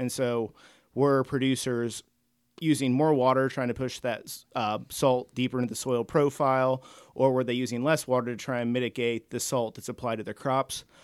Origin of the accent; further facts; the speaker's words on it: Vincennes, Indiana, United States; So I grew up in Vincennes, Indiana, about an hour north of Henderson, Kentucky. I grew up on a corn and soybean operation